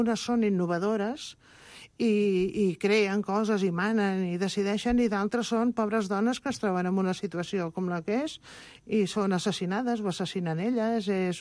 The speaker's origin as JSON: {"language": "Catalan", "town": "Barcelona", "region": "Catalonia", "country": "Spain", "said": "jo sóc de Barcelona"}